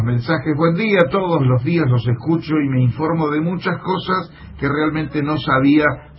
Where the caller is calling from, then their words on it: Puerto Bermejo, Chaco, Argentina; Soy de Puerto Bermejo, en el Chaco